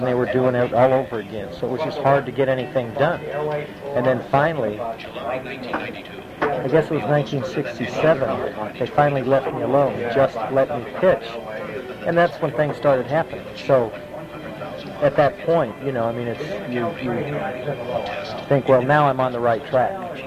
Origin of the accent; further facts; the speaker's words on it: California, United States; I grew up in Southern California, so I'm thinking mules and horses and cows and stuff like that.